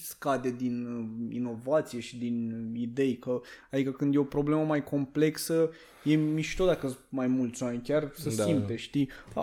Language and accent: Romanian; Romania; noi suntem români, nu vine nimeni să te salveze, deci trebuie să te descurci